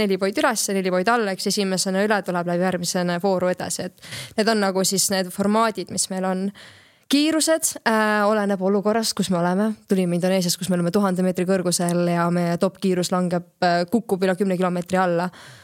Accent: Pärnu, Pärnu County, Estonia; meil Eestis, näiteks ka kuna ma olen Pärnus pärit

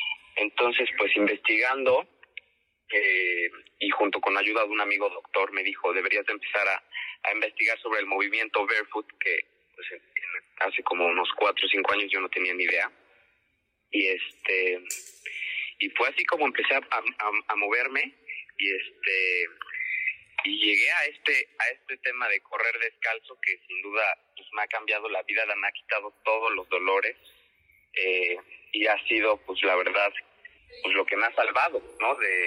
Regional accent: Mexico; Pero pues como buen mexicano, nada más bastó que me dijeran que no podía y lo hice

